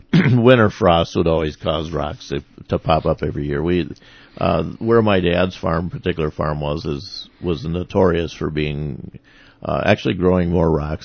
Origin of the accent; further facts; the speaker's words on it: Faribault, Minnesota, United States; also born or lived in North Little Rock; I was born in North Little Rock. My folks were in the Air Force. Do not remember a lot of it, you know, bits and pieces. And then when they moved up back to Minnesota, both my folks were from Otana.